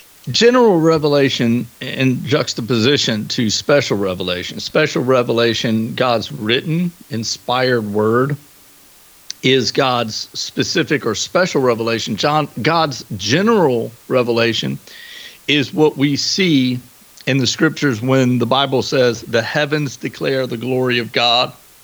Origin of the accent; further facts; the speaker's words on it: Columbia, South Carolina, United States; now in Fairfax, United States; I'm from Columbia, South Carolina. I'm a Southerner. So I'm from that kind of backwoods country, and now I'm in this, you know, big city north.